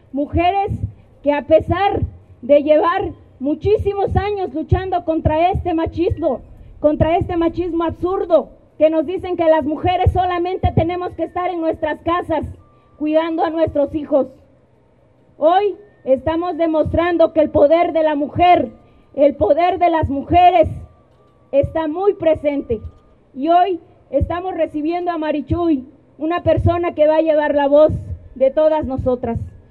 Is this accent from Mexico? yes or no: yes; Puebla, Mexico; Venimos de la Sierra Negra, venimos de esos lugares, de los más alejados, donde hay lodo, donde a veces no hay ni para comer. Pero quiero decirles que estamos muy orgullosos, muy orgullosos de nuestras raíces, de nuestra lengua